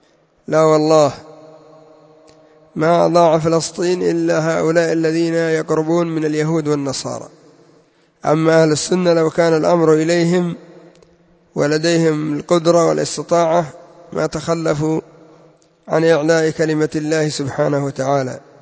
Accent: Yemen; لا سيما عندنا في اليمن يرجع يخزن وينظر في التلفزيون

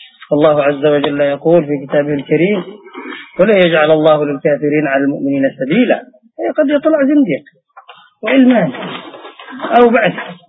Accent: Yemen

